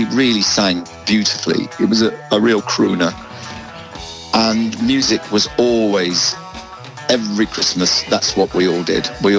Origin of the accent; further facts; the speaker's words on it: East Midlands, United Kingdom; accent: Derbyshire; And of course, I went to drama school, and to lose my accent, I had a very broad Derbyshire accent.